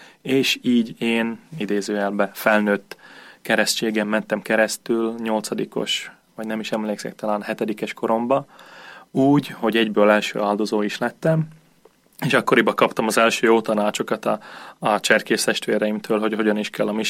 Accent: Nové Zámky, Nitra Region, Slovakia; Érsekújvárból származom, 1987-ben születtem

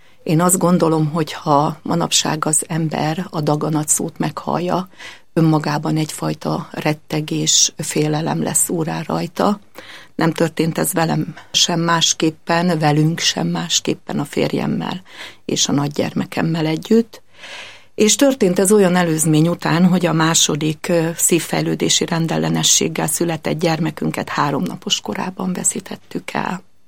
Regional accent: Kenézlő, Borsod-Abaúj-Zemplén, Hungary; közeli kistelepülésen, Kenészlőn. Általános iskolai tanulmányaimat is itt végeztem, paraszti családból származom, római katolikus paraszti családból

